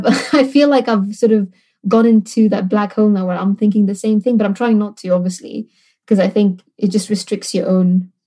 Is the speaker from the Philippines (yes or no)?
no; Gibraltar; now in United Kingdom; I was born and raised in Gibraltar, Anila, so it's life over there is very, very different to what we see here in the UK. We've got so many different communities over there, from Morocco, from Pakistan, India, Spain.